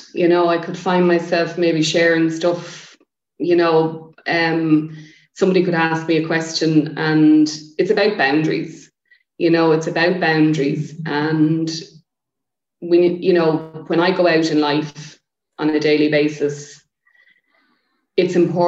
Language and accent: English; Leinster, Ireland; So I'm the youngest of four and I grew up in Wicklow.